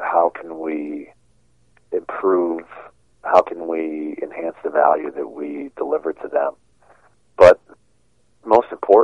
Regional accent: Wisconsin, United States; also born or lived in Seattle / Denver; Other than that, I grew up here in Wisconsin. I grew up as a Packer fan. I obviously played for Seattle. I lived outside of Denver.

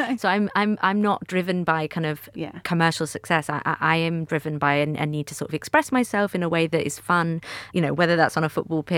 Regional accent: Manchester, North West England, United Kingdom; growing up in Manchester

